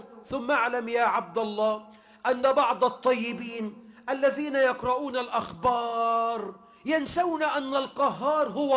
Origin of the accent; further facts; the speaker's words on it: Egypt; اللهم احفظ بلدنا مصر